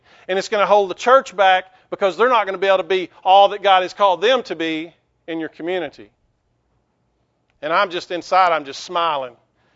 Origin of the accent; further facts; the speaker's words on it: Abilene, Texas, United States; from Abilene.